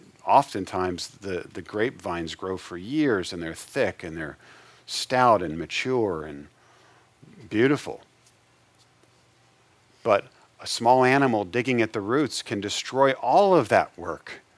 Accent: Midwest, United States; Well, we lived in, I'm from the Midwest originally, and we lived in southern Indiana.

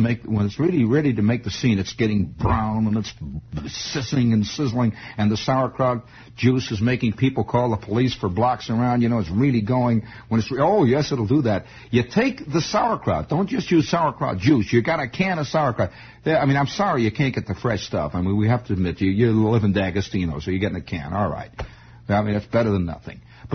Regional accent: Chicago, Illinois, United States; I was not born in Indiana. I was born in Chicago. And this was in the very close vicinity of Lincoln and Belmont.

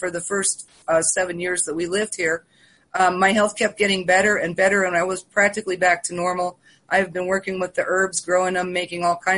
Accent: Santa Barbara, California, United States; I was raised in Santa Barbara. I graduated from San Marcos High School in 1971.

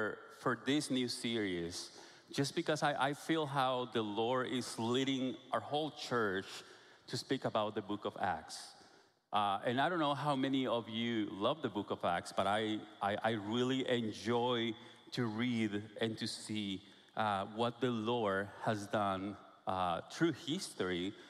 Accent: Guatemala; I'm from Guatemala, okay? You probably figure out that I'm not from Texas already.

